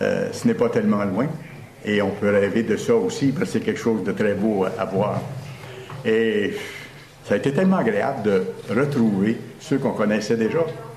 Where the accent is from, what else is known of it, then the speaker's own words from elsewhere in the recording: Quebec, Canada; accent: Quebecois; de parler autant que possible avec l'accent québécois. Alors, je me suis efforcé, ça n'a pas été trop difficile, mais je me suis efforcé de garder mon accent.